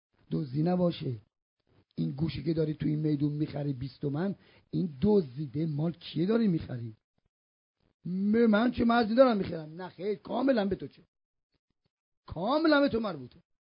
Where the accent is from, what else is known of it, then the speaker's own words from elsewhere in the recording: Isfahan, Iran; now in Qom, Iran; من بچه اصفهانم ولی 43 سال قومم